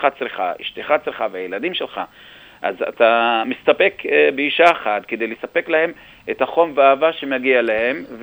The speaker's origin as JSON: {"language": "Hebrew", "town": "Rahat", "region": "Southern District", "country": "Israel", "tie": "born or raised there", "also_born_or_lived": "Lakiya", "said": "אז אני נולדתי שם ועברנו לרעת, וכל הילדות שלי גדלתי ברעת."}